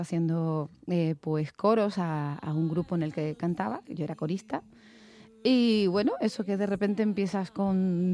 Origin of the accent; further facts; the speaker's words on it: Las Palmas, Canary Islands, Spain; Llevando el nombre de mi tierra y de España